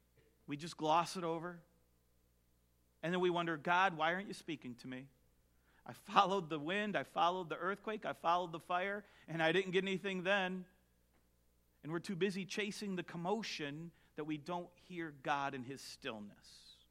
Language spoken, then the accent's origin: English; California, United States; now in Michigan, United States; When I grew up in California, We had earthquake drills once a month.